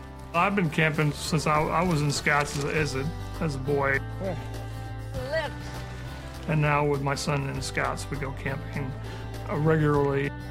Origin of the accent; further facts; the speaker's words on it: Texas, United States; I was born in Texas, and I've lived here all my life. I'm 51 years old.